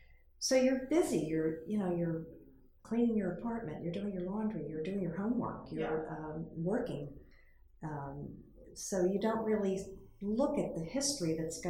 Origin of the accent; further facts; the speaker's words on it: Glassboro, New Jersey, United States; growing up in Glassboro, I never felt like doors were closed to me because I was a woman.